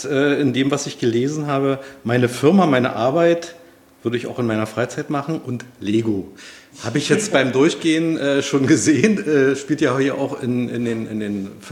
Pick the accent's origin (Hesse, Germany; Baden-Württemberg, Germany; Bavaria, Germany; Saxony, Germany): Hesse, Germany; born there; Jahrgang 1979, gebürtiger Hesse.